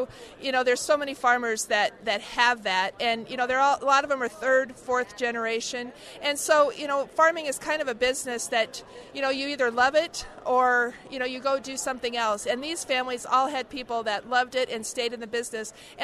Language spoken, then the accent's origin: English; Wakefield, Nebraska, United States; I'm from Wakefield, Nebraska. My husband and I raise corn and soybeans in northeast Nebraska